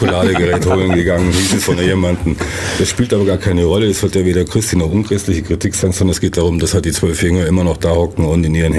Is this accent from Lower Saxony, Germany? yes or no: no; Kempten, Bavaria, Germany; Ich bin aus Kempten.